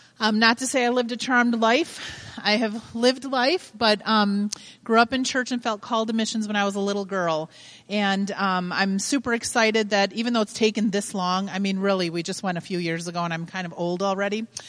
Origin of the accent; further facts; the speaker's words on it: Wisconsin, United States; I'm from Wisconsin, so.